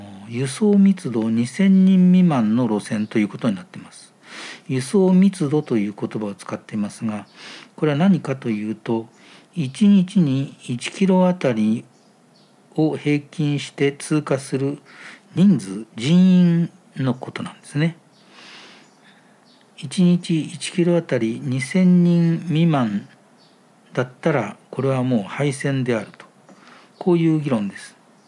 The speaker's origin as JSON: {"language": "Japanese", "town": "Iiyama", "region": "Nagano", "country": "Japan", "tie": "born or raised there", "said": "私の故郷の長野県の飯山というところに私はいたんですけれども、"}